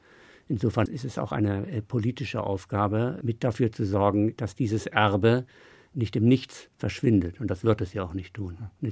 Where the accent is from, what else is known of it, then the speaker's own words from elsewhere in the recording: Northern Germany, Germany; Ich bin Norddeutscher, das heißt, ich liebe die Ebene